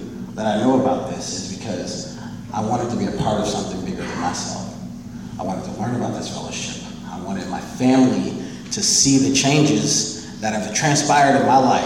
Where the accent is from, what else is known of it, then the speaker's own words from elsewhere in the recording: Baton Rouge, Louisiana, United States; And grew up in Louisiana. I was born and raised there in Baton Rouge.